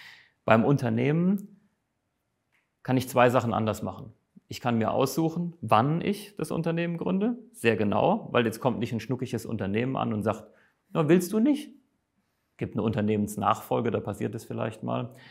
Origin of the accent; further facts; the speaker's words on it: Neustadt, Rhineland-Palatinate, Germany; Ich komme aus Rheinland-Pfalz, aus einem schönen Neustadt